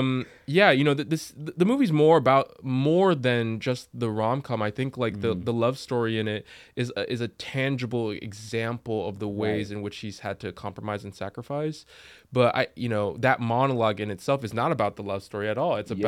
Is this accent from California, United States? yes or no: yes; Anaheim, California, United States; Like, it was in my hometown in Anaheim, it was mostly Mexican, which was a little bit easier because, you know, brown